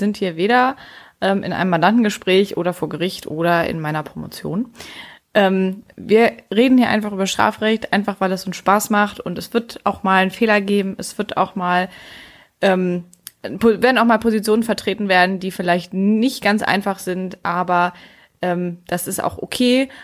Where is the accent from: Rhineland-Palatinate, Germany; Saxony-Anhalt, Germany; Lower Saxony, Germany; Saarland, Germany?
Lower Saxony, Germany; Ich komme aus dem Umland von Hannover.